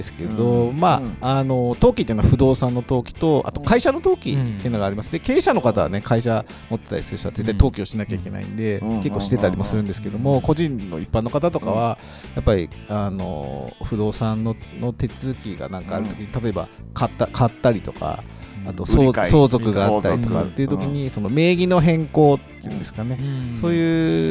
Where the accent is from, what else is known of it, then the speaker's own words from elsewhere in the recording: Ichikawa, Chiba, Japan; もう八幡で育って、うん、で八幡小で市川三中で、まあ、市川東高校で、でも高校までずっと